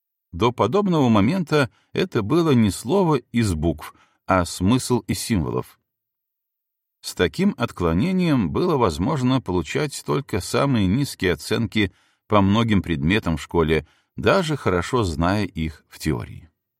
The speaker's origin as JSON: {"language": "Russian", "town": "Novosibirsk", "region": "Novosibirsk Oblast", "country": "Russia", "tie": "born there", "said": "Я родился в Новосибирском академгородке, научном сердце Сибири."}